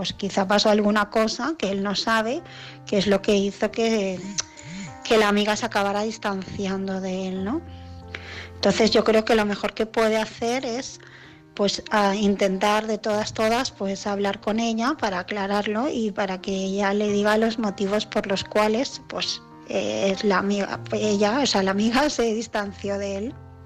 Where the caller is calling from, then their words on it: Barcelona, Catalonia, Spain; de Barcelona